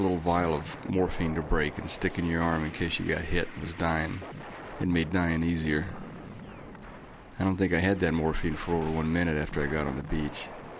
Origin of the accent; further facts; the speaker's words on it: Madison Heights, Virginia, United States; a man I knew from my hometown, Madison Heights, Virginia.